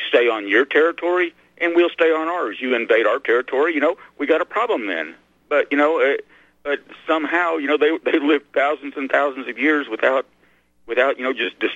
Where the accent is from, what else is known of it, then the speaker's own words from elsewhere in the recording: Arkansas, United States; I mean, you know, I grew up in Arkansas, you know, which as far as I know is still the only state that had an actual Rockefeller for a governor.